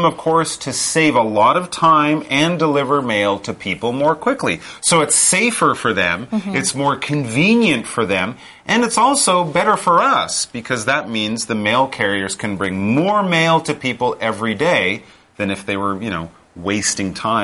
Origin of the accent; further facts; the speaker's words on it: Canada; now when I grew up in Canada, mail carriers didn't have trucks.